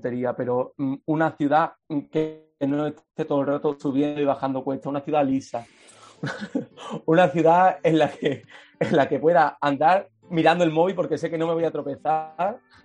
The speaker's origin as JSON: {"language": "Spanish", "country": "Spain", "lives_now": "Coimbra, Portugal", "said": "aquí somos como 300 españoles"}